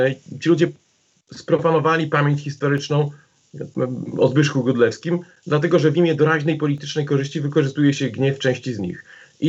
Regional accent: Gdynia, Pomeranian Voivodeship, Poland; Ja to mówię jako gdynianin, no, kibic zwaśnionej z Lechią Gdańsk drużyny

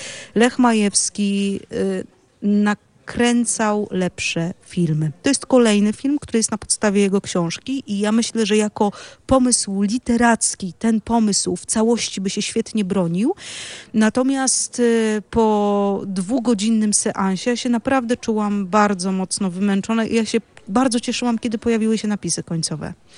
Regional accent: Pomeranian Voivodeship, Poland; Ja to mówię jako Kaszubka

